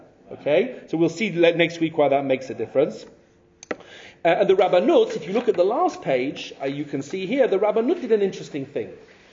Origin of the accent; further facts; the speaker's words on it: England, United Kingdom; now in Israel; But as an Englishman, I think that would have been an ideal solution.